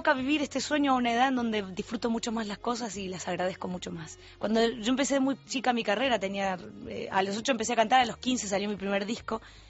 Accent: Argentina; imagino que en mi país hay muchos artistas y en mi lugar, qué sé yo, quizás podrían estar muchos artistas también, pero de todas formas quiero decir que este proyecto a mí me genera mucho orgullo, porque siempre soñé con que la música argentina

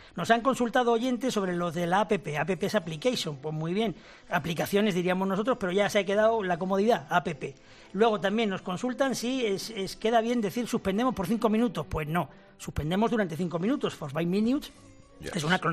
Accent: Madrid, Community of Madrid, Spain; Sí, pero yo soy tan madrileño

